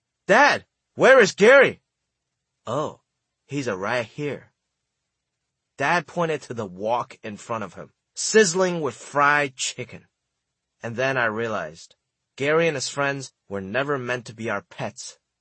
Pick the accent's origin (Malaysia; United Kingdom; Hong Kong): Hong Kong; now in Los Angeles, United States; Having immigrated from Hong Kong to Los Angeles, I live my life in an often difficult duality.